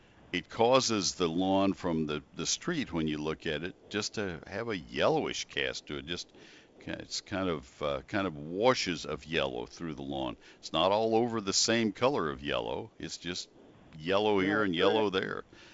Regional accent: College Station, Texas, United States; I grew up in College Station, and one of my friends, a man who was a year younger than I, our dads taught together

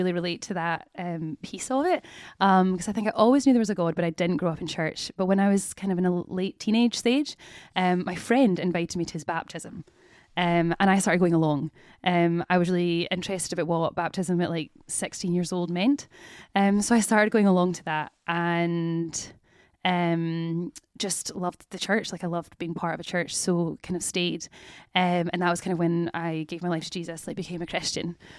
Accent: Glasgow, Scotland, United Kingdom; Yeah, I grew up in Glasgow. Grew up on the south side of Glasgow, went to uni in Glasgow. I went to Strathclyde, studied chemistry here. So yeah, kind of Glasgow born and raised. Have left Scotland, left Glasgow for a few years.

